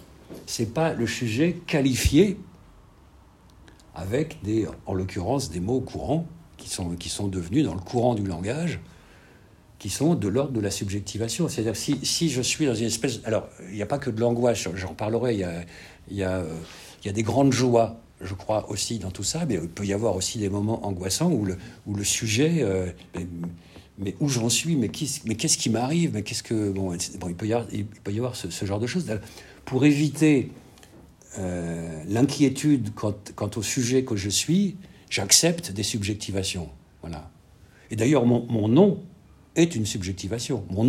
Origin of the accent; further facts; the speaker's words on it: France; Je suis français, mais si je dois dire le « je » que je suis, « français » n'est pas un adjectif suffisant